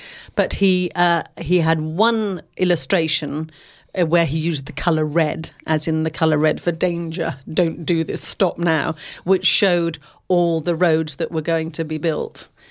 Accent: Bristol, South West England, United Kingdom; having lived here all my life, you know, I was born in Bristol. My parents came to Bristol, but I was born here, so I am a Bristolian.

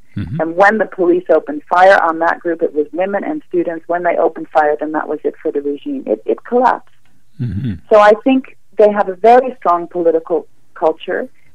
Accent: Canada; to me as a Canadian.

